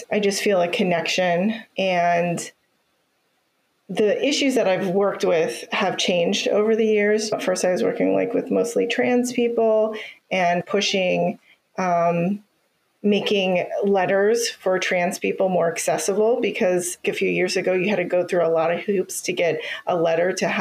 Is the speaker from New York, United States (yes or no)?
no; Ohio, United States; moved away as an adult; now in Florida, United States; I am originally from Ohio. My family moved here in the middle of the pandemic to Florida.